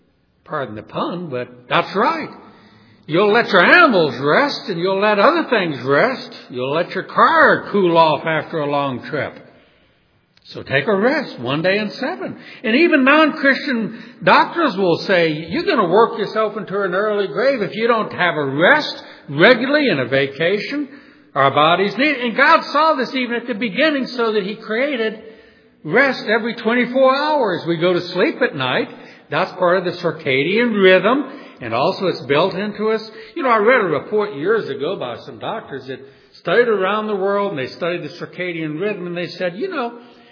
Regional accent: Deep South, United States; Now, I was raised in the Deep South in the old days where they used to have what's called blue laws.

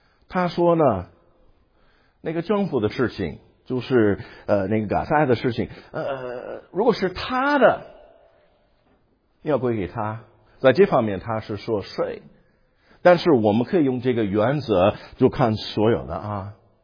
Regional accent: United States; Chinese is a second language; 我们美国人说啊，就是这样的

